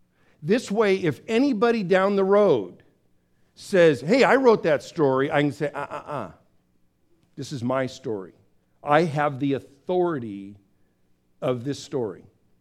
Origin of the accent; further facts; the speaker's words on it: Downey, California, United States; She's from my hometown of Downey.